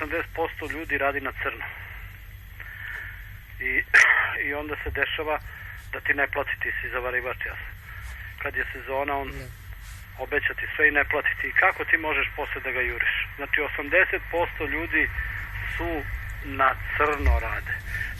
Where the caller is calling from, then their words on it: Belgrade, Serbia; Ja sam iz Beograda, 5 godina sam nezaposlen.